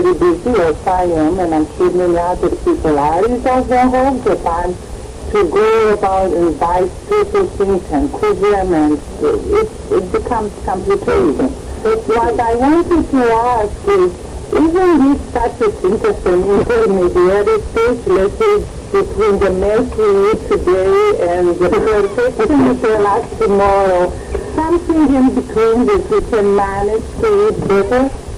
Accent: Romania; because I come from Romania, this was possible.

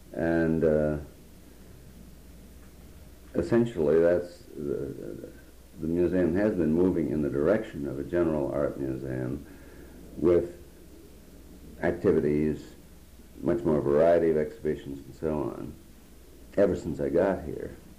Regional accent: Minneapolis, Minnesota, United States; born there; also born or lived in Switzerland / France; I was born in Minneapolis. From the age of nine, I was in school in Switzerland at the age of nine, then private schools back in Minnesota.

